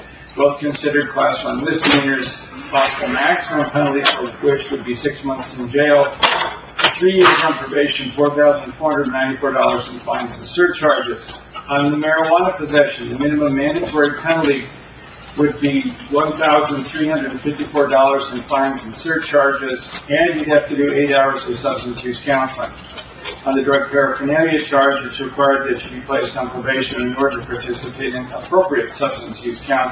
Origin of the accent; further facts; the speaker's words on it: Colorado, United States; I didn't live in Denver, I was from Colorado, but back when I lived there, Castle Rock and Aurora were miles and miles apart.